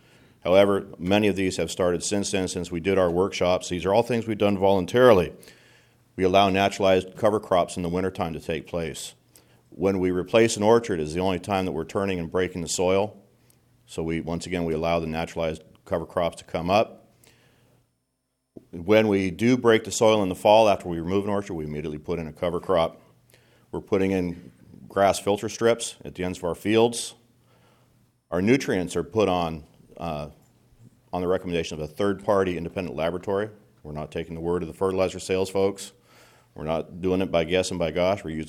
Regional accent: Carpinteria, California, United States; I come from the yonder hinterlands of this district. I come from Carpinteria.

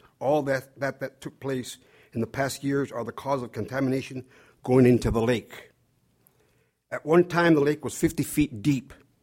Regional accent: Watsonville, California, United States; born there; I was born here in Watsonville. My ancestors go back 8,000, 10,000 years.

